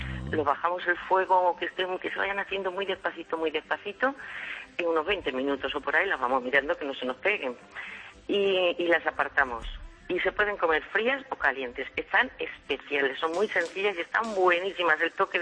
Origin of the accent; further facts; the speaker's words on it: Casas Ibáñez, Castilla-La Mancha, Spain; las fiestas de mi pueblo, que es Casas Ibáñez Albacete?